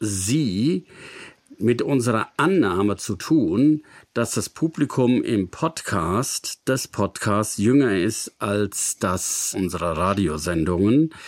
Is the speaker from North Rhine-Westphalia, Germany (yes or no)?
yes; North Rhine-Westphalia, Germany; Ja, ich komme aus dem Ruhrgebiet